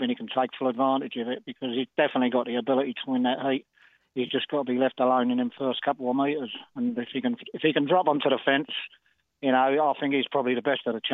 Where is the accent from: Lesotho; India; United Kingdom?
United Kingdom; Stepney Green, London; now in Australia; Well, I am originally out of East London. I was born in Stepney Green.